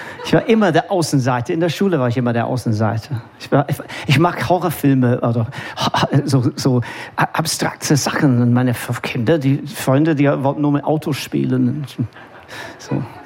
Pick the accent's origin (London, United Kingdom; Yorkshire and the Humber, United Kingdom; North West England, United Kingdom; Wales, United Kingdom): North West England, United Kingdom; Manchester; German is a second language; now in Germany; Also ich komme aus Manchester. Als Kind, die 60er und 70er Jahre